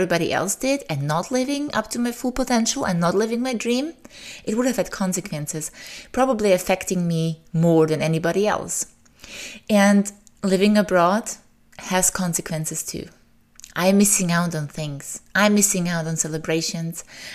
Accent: Austria; also born or lived in Serbia; although I was born in Serbia, my parents immigrated very, very early, shortly before the war in Yugoslavia started. So I don't have much memories of Serbia, except that I loved going there for summers. So I consider Austria my home.

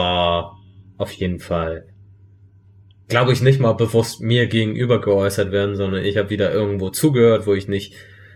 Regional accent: Germany; ich bin kulturell geprägt. Ich bin Deutscher.

